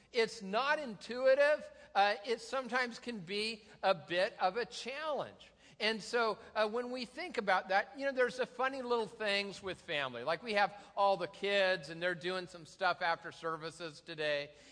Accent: Tacoma, Washington, United States; Well, if it ever comes to the Northwest, I'm sure my hometown, Tacoma, will get the first one.

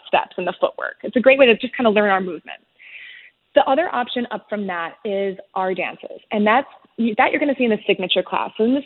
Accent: Michigan, United States; so I grew up in Michigan, where boutique fitness was not a thing.

